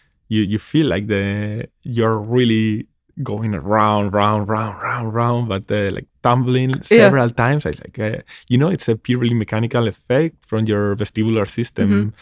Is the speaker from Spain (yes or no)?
yes; Spain; And then a couple of weeks in my hometown in Spain